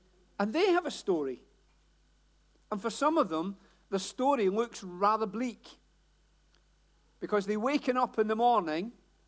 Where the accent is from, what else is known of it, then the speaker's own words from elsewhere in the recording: Glasgow, Scotland, United Kingdom; accent: Glasgow; And as you can tell, my accent is not London, Hellingdon, any of that. Born and bred in Glasgow. Believe it or not, I have not lived there for more than almost 40 years.